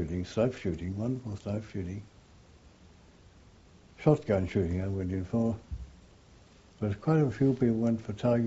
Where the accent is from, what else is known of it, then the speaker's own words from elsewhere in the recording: United Kingdom; UK. I love my home country